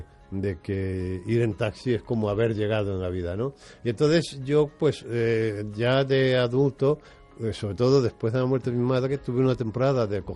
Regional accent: Madrid, Community of Madrid, Spain; also born or lived in Valencia; yo nací en Valencia, pero a los 6 años mi familia se trasladó a Madrid y nos vinimos a vivir a Madrid en Extrarradio. Ahora es un barrio muy caro, pero entonces era un suburbio, que es en el barrio de la Prosperidad.

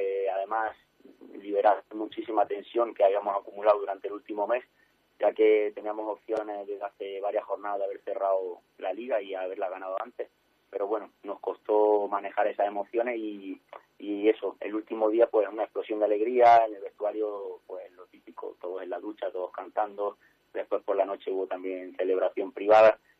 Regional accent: Community of Madrid, Spain; Nosotros, como madrileños

